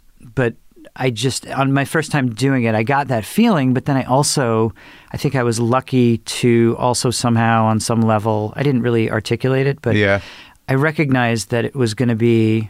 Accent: Merrick, New York, United States; I grew up on Long Island. Really? Long Island, kind of Jewish suburbs.

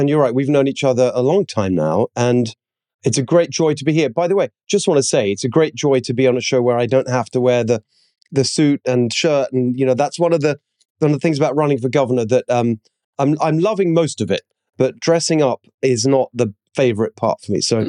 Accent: Brighton, South East England, United Kingdom; My parents are Hungarian. They were refugees from communism. And I grew up in England, in a town called Brighton on the south coast.

